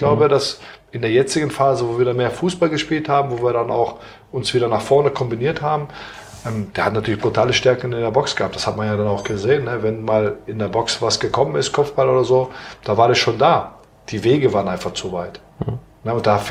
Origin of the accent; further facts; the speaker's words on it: Aachen, North Rhine-Westphalia, Germany; Gut. Ist ja meine Heimatstadt